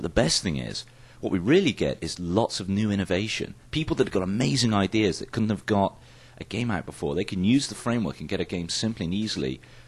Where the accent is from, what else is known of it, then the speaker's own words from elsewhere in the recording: United Kingdom; is, you know, I grew up in the UK.